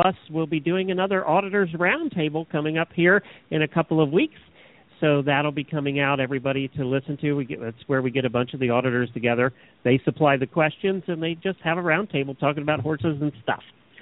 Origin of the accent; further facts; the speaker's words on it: Ocala, Florida, United States; from Ocala, Florida.